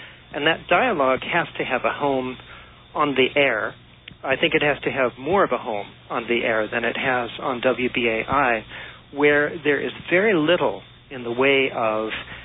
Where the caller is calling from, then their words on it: Columbus, Ohio, United States; I'm calling from Columbus, Ohio, where I listen on the Internet.